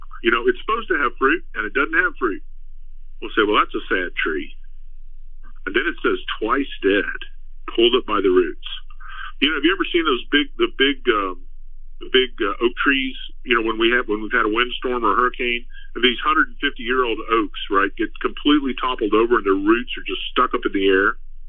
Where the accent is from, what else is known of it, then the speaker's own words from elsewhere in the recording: Texas, United States; There was more rain than I ever had growing up in South Texas.